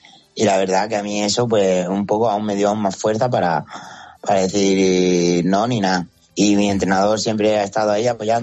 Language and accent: Spanish; Andalusia, Spain; Mi pueblo está de Córdoba capital, donde yo iba a entrenar a unos 40 minutos en coche